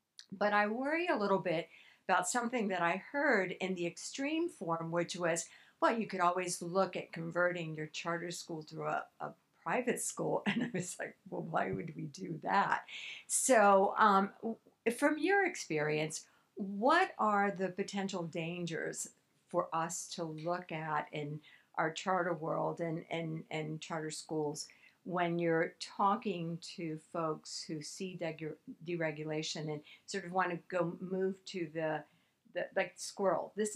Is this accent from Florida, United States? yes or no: yes; Florida, United States; So I come from Florida, and there's some interesting things that are happening in Florida.